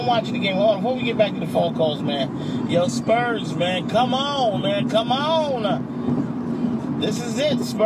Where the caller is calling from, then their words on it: St. Louis, Missouri, United States; Oh, St. Louis, Missouri.